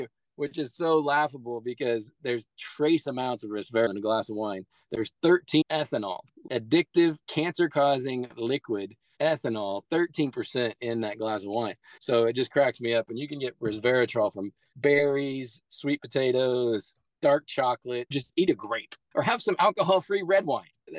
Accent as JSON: {"language": "English", "region": "Midwest", "country": "United States", "tie": "born or raised there", "said": "I grew up really poor in the Midwest, and it was all about the Puritan farm ethic"}